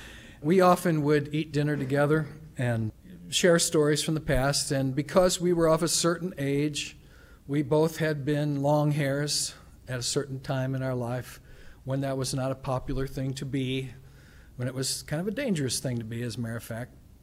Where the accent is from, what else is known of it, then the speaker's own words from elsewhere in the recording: St. Louis, Missouri, United States; he was talking about the city of St. Louis. And I actually did dare to say to him, "This is my hometown.